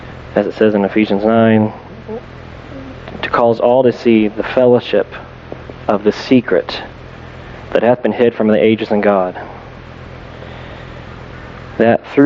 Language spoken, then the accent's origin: English; Texas, United States; I'm from Texas.